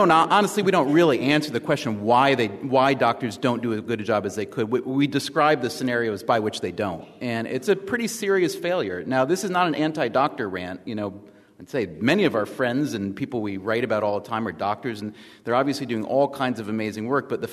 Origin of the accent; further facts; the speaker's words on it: New York, United States; I'm from New York, so it's 11:30 at night for me.